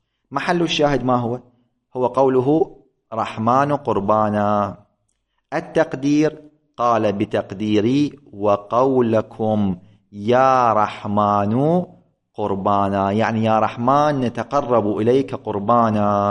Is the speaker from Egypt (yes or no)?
no; Iraq; accent: Iraqi Arabic; نحن في لغتنا في لهجتنا العراق